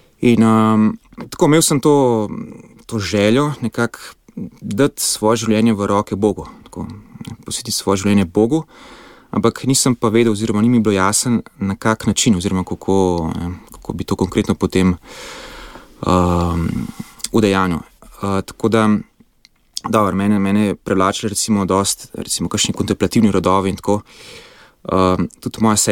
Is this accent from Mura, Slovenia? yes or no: no; Ljubljana, Slovenia; Ja, torej jaz sem drugač iz Ljubljane, Novih Jarš, torej Ljubnje Sveti Križ. Jaz sem hodil osnovno šolo v Novih Jaršah, potem na gimnazijo tukaj v Šentvidu.